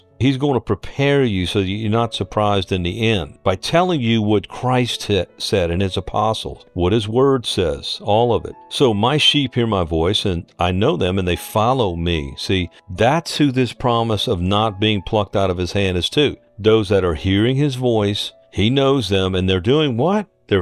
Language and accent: English; New Orleans, Louisiana, United States; You know, I grew up in New Orleans, and the water table, all of the Louisiana people can understand this.